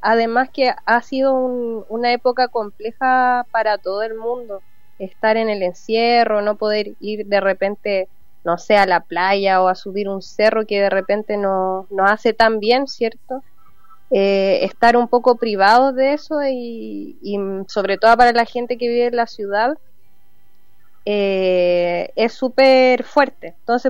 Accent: Rancagua, O'Higgins, Chile; Sí, yo soy de Rancagua, por eso tuvimos esa sesión allá.

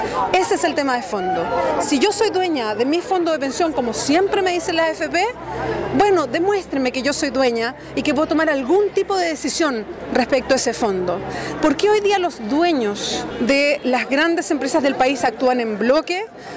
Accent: Chile; sumémonos como chilenos y chilenas, decido yo, súmense a la campaña

